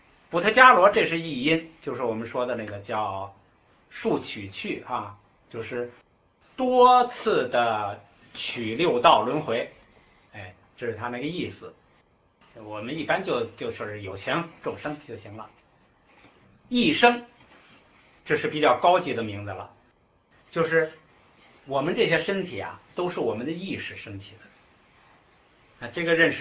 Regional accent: China; 我们中国人好简，把四个字简成两个字

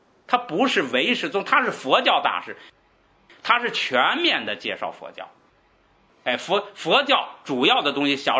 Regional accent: China; 在正法时代，我们中国人还没听说过佛法。所以啊，到我们现在的中国，本来就是这个，就是离佛比较远，根性比较差。

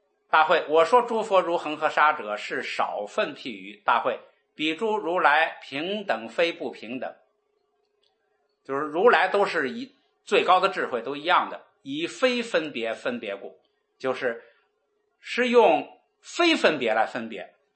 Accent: China; 但是我们中国人呢，很多人呢不知道

